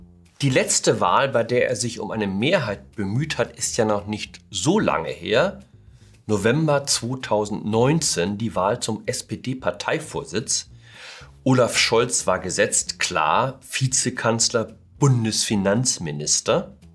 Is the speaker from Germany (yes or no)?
yes; Hamburg, Germany; Ich komme auch aus Hamburg. Der ein oder andere wird es vielleicht herausgehört haben.